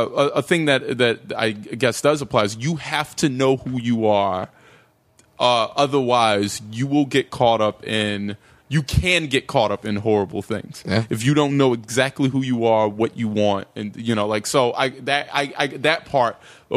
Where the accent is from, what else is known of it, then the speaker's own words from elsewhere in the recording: North Carolina, United States; I grew up in North Carolina.